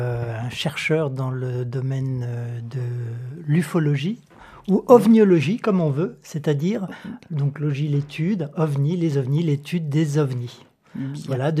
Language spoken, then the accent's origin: French; French Polynesia; born there; also born or lived in Kourou, French Guiana; Je suis né en Polynésie française à Tahiti en 67 et j'ai eu la chance de vivre à Kourou en Guyane française de nombreuses années